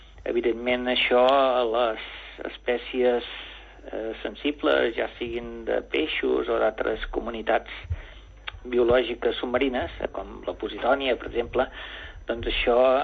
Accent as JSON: {"language": "Catalan", "town": "L'Estartit", "region": "Catalonia", "country": "Spain", "tie": "born there", "said": "vaig néixer a l'Estartit i, i ja dic que a la meva família, doncs, els meus pares i avis eren pescadors"}